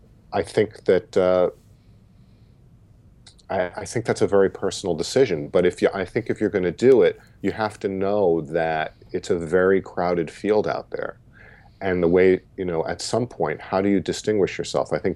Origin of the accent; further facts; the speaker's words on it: New York, United States; I don't know if that's because I'm a lawyer or because I've been a comedian or just because I'm a New Yorker